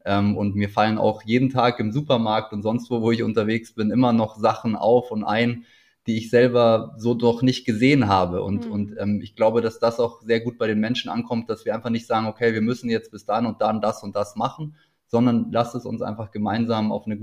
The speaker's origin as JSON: {"language": "German", "town": "Munich", "region": "Bavaria", "country": "Germany", "tie": "born there", "lives_now": "Berlin, Germany", "said": "Ich bin 32 Jahre alt, gebürtiger Münchner, lebe mittlerweile in Berlin"}